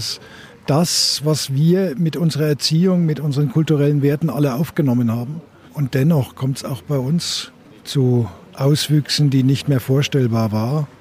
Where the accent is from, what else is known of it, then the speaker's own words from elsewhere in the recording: Coburg, Bavaria, Germany; Ich bin in Coburg aufgewachsen.